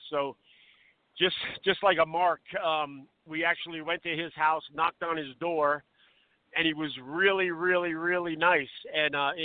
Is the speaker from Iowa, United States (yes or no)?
no; New Jersey, United States; I grew up in New Jersey, and I grew up watching the WWF